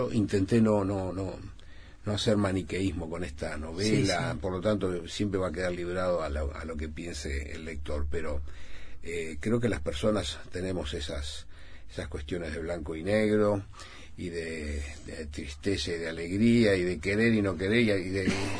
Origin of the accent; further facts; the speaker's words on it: Montevideo, Uruguay; also born or lived in Rivera; now in La Paloma, Uruguay; Provengo de Rivera, estuve 31 años viviendo en Rivera, y anteriormente nací y estuve 35 años aquí, en Montevideo.